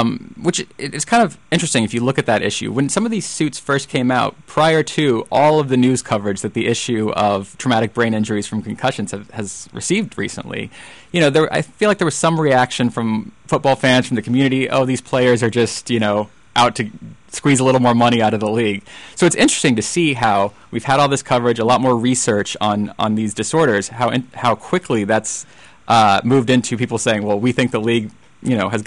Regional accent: Texas, United States; It's funny. I grew up in Texas, but I am not a huge football fan.

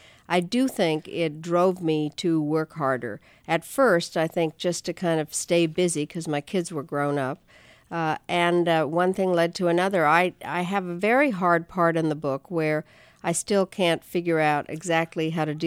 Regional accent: England, United Kingdom; accent: English; now in United States; Well, I grew up in England. I did have a very English accent

